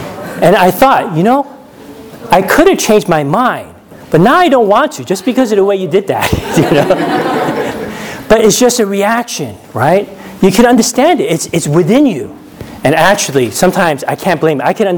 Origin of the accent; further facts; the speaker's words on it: New York, United States; born there; I'm Korean, but I was born here in America. And not only in America, I was born in New York. So I'm a New York Korean American.